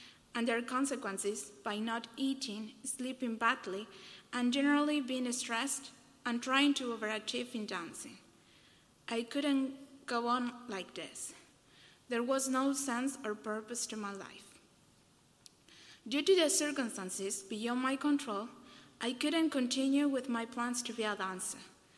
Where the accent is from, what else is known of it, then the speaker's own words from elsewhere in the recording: Salta, Argentina; I am 23, I am from Salta, Argentina. I am from a large family